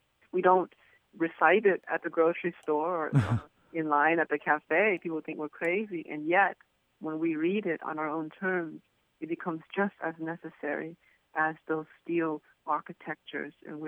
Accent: Hartford, Connecticut, United States; Well, you know, I grew up in Hartford, and there were very few fire escapes, believe it or not. And I worked in tobacco fields in the Connecticut River Valley, so it was in the country.

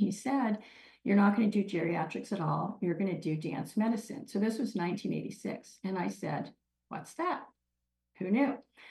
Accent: Washington, District of Columbia, United States; So I was a dancer and I grew up in Washington, D.C.

